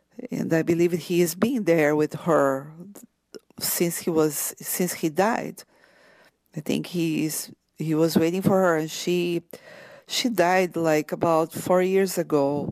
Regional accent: Brazil; English is a second language; moved away as an adult; I am from Brazil. I'm Portuguese descendant, and that's why I have this accent. And even though I'm here for 25 years, I can't help it. I still have it.

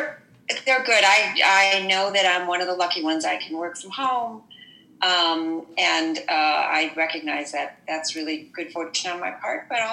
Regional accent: Detroit, Michigan, United States; now in Washington, United States; So I'm also a Midwestern Latina. I'm the daughter of immigrants from Bolivia. I'm from Detroit. I'm a Michigan girl, although I live in the D.C. area now.

